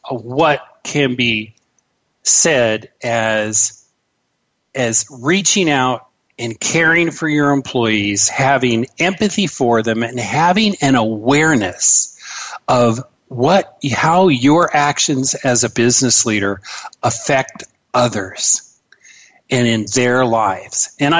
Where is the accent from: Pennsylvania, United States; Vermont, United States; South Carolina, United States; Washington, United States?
Washington, United States; Seattle; growing up in Seattle and around Lake Washington in the 70s, I personally had the pleasure of reading about and watching the amazing growth of Microsoft corporations.